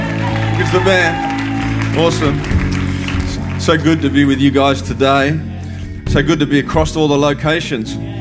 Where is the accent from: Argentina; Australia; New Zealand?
Australia; now in United States; As another Aussie here in America